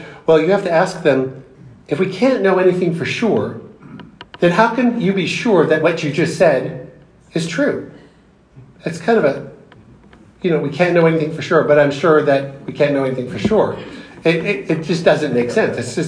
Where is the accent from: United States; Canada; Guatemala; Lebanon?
Canada; I'm seeing this in my home country of Canada, where I grew up